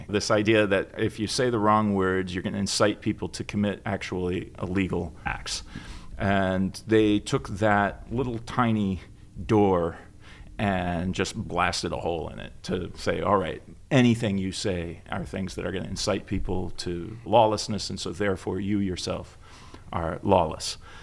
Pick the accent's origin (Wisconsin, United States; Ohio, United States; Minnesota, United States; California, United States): Wisconsin, United States; It certainly wasn't the case where I grew up in Wisconsin. You just never saw that.